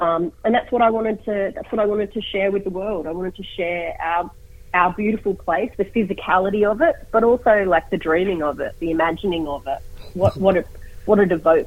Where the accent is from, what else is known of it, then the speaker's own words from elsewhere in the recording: Sydney, New South Wales, Australia; only ever painted Sydney, which is, my home country